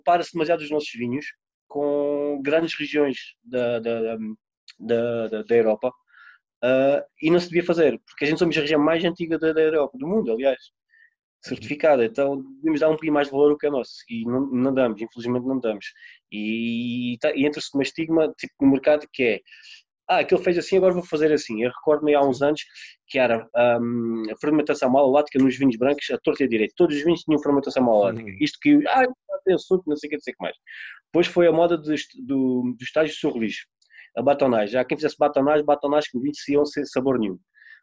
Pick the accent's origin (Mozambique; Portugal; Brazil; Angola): Portugal; a mim ofende porque eu sou português.